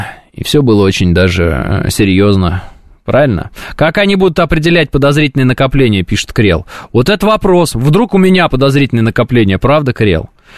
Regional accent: Oral, West Kazakhstan Region, Kazakhstan; Я из казаков, и мои предки жили там, где рабства не было. Ну, если что, я с Яика. И я из Яицкого городка, который назван Уральском.

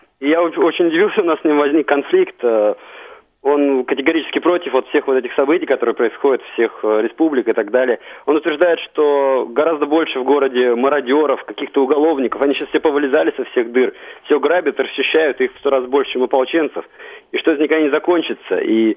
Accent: Moscow, Russia; я из Москвы.

